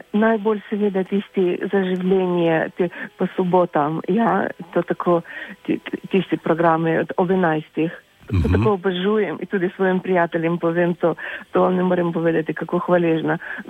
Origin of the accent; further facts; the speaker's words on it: Ukraine; Slovenian is a second language; now in Slovenia; jaz sem prihajam iz Ukrajine, pravzaprav. Po narodnosti nisem Ukrajinka, ja, tam drugačne malo, ja, polski korenini, vse nekaj, ampak, no tako, od tud prihajam.